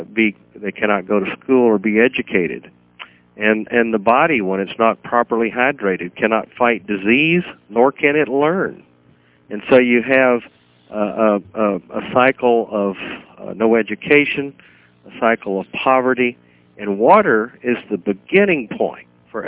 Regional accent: United States; we tried to, as an American, think that we could do it better ourselves

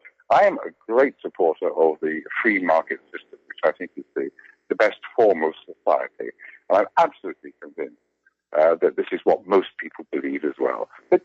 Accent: Brussels, Brussels-Capital Region, Belgium; somebody said, well, where are you from? I said, Brussels.

